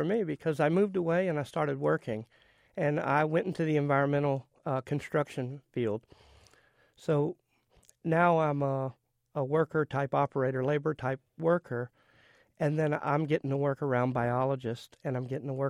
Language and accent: English; Louisiana, United States; We grew up in South Louisiana hunting and fishing.